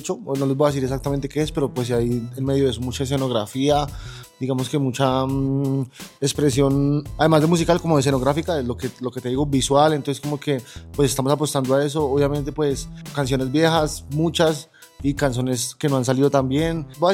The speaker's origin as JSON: {"language": "Spanish", "region": "Bogotá", "country": "Colombia", "tie": "born or raised there", "said": "soy de acá de Bogotá, yo crecí en Suba, ahorita vivo en Kennedy."}